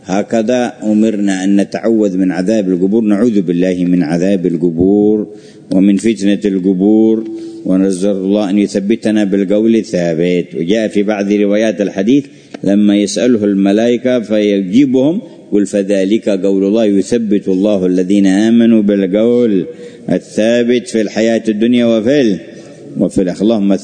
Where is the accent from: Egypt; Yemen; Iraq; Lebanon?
Yemen; وهكذا كان في بعض المدن عندنا في اليمن